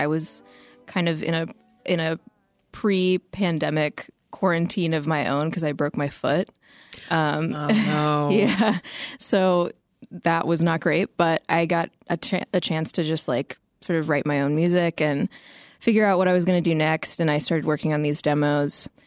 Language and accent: English; Midwest, United States; I was raised biculturally, and even though I grew up in the Midwest, I spent a lot of my childhood going back and visiting